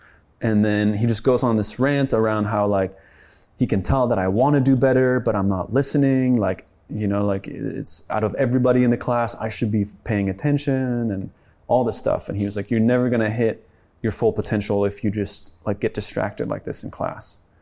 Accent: France; my family's Swedish, but I grew up in France, and the French school system is very strict and rigid.

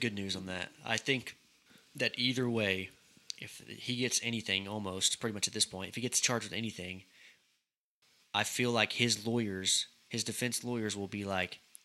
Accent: Lindale, Texas, United States; You know, I grew up in Lindale. Lindale's a tiny little town, like 12,000 people.

